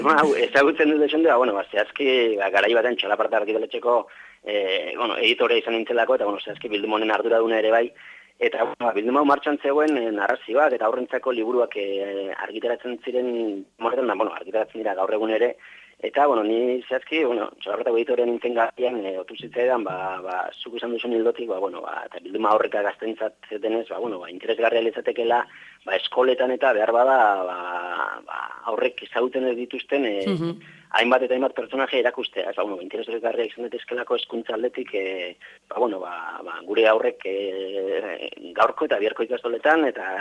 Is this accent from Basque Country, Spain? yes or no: yes; Getaria, Basque Country, Spain; born there; ni egitzen sortzez getariarra naiz, eta, bueno, ba, hainbat eta hainbat urte, bueno, ia bizte osoa, ba, zagautzen eman da gero, ba, bueno, gaur egun berri hori getarian bizi naiz